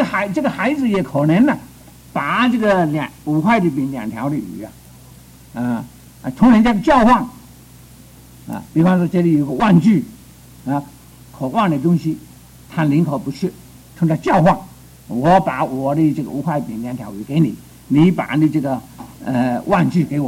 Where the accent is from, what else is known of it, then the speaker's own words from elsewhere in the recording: China; 五脏，我们中国人是讲五脏呢